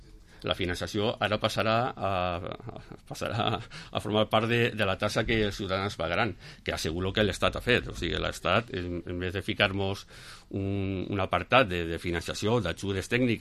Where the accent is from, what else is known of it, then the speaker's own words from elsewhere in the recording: Borriol, Valencian Community, Spain; Així, per exemple, jo vinc de Borriol